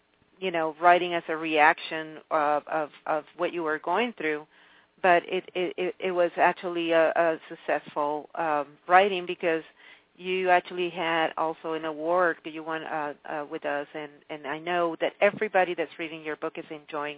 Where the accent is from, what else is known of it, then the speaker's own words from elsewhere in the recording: Caracas, Capital District, Venezuela; moved away as an adult; now in United States; because I grew up in Venezuela, and when I came to the U.S., I was actually very happy.